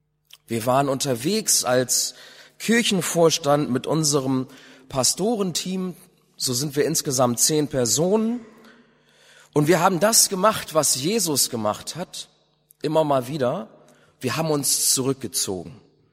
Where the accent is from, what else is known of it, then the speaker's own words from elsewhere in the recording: Bremen, Germany; ich bin hier in Bremen aufgewachsen. Ich bin 38 Jahre alt